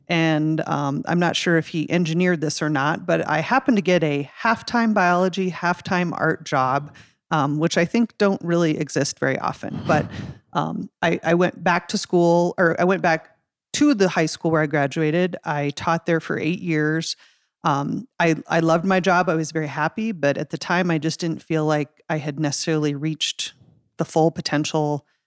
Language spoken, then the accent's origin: English; South Dakota, United States; growing up in South Dakota, doing all of my education here, I wasn't sure I was prepared for that.